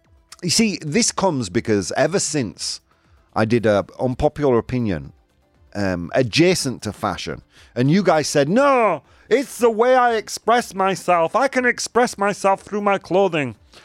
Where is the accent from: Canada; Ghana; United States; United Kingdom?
United Kingdom; Yorkshire and the Humber; now in Spain; You know, I'm from Yorkshire. In Yorkshire, we have the flat cap.